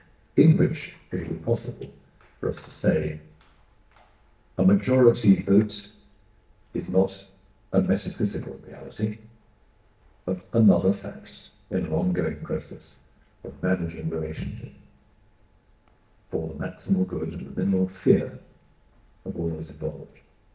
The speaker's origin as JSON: {"language": "English", "region": "Wales", "country": "United Kingdom", "said": "I come from Wales, where this is not entirely like a question today"}